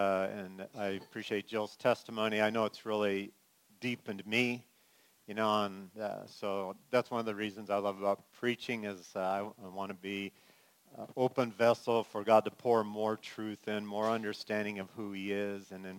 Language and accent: English; California, United States; now in Wisconsin, United States; originally, as you know, I was from California, man.